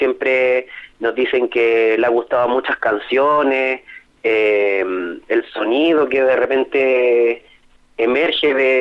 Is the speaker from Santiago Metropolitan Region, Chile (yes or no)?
yes; Santiago, Santiago Metropolitan Region, Chile; Sí, somos de Santiago, principalmente, bueno, nosotros ensayamos en Pedro Aguirre Cerda, pero podríamos decir que somos capitalinos.